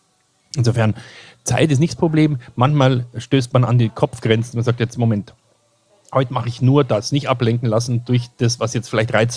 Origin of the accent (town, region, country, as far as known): Kirchseeon, Bavaria, Germany; born or raised there